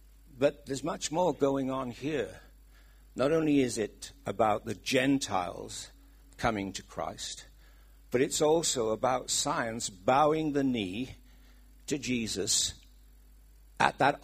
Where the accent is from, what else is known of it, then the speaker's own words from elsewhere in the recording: Wales, United Kingdom; accent: Welsh; Oh, I see my Welsh accent.